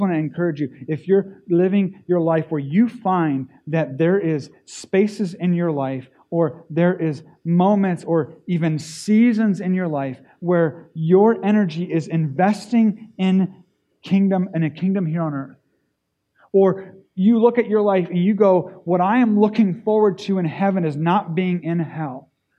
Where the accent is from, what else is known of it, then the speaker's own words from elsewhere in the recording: Japan; Because I grew up in Japan, and in Japan it's by law, it's required for you to be cremated.